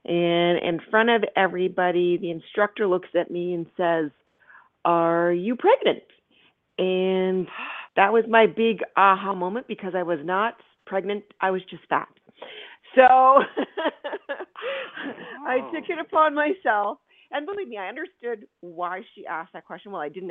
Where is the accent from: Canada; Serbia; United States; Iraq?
Canada; Ontario; I'm from Canada, so I was living in the Greater Toronto area.